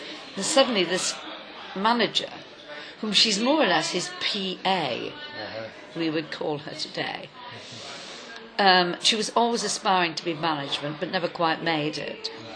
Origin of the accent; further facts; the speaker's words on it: Wales, United Kingdom; as I grew up in the Valleys during the 50s